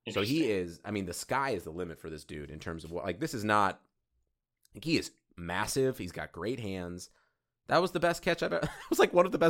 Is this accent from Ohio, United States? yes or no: yes; Cleveland, Ohio, United States; I grew up in Cleveland. You can't say anything worse to me than everyone's already said to me in our friend group growing up.